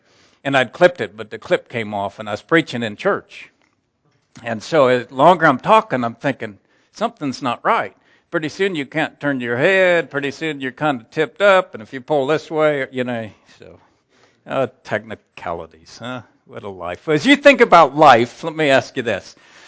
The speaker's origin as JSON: {"language": "English", "region": "Texas", "country": "United States", "said": "We come from the Dallas-Fort Worth area"}